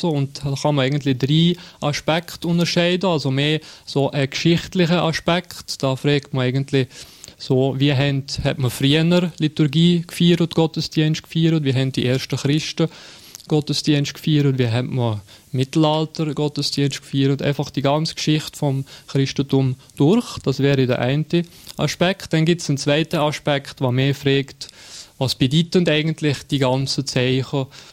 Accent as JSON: {"language": "German", "town": "Sion", "region": "Valais", "country": "Switzerland", "tie": "born or raised there", "lives_now": "Fribourg, Switzerland", "said": "Ja, also ich bin schon Walliser, ja. Ich bin in Sitten aufgewachsen, habe das Brigg Kollegium gemacht. Nachher bin ich auf Freiburg gegangen, habe da Theologie studiert, 5 Jahre. Und dann bin ich auf Luzern, habe da Kirchenmusik gemacht, 3 Jahre lang."}